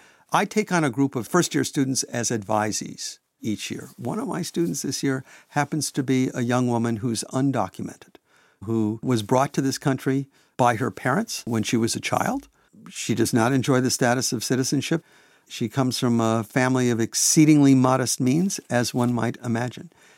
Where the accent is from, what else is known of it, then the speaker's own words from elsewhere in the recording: Pontiac, Michigan, United States; I grew up in Pontiac, Michigan, a blue-collar town north of Detroit.